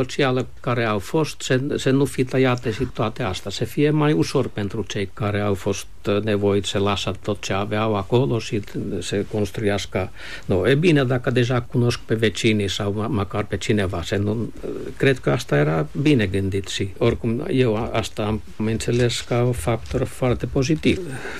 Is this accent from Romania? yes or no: no; Central Finland, Finland; Eu m-am născut în vestul Finlandei, unde părinții mei au fost plasați pentru o perioadă până se găsește ceva mai permanent, și când locul mai permanent a fost găsit în mijlocul Finlandei, undeva, unde lumea era luterană. Totuși, noi, ortodoxi carelian, am fost plasați cumva la un loc.